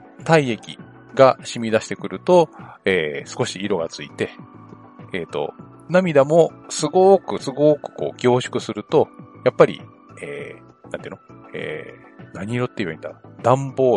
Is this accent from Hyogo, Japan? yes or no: no; Gunma, Japan; 私は群馬県の出身で、冬ってすごい風が強いのね。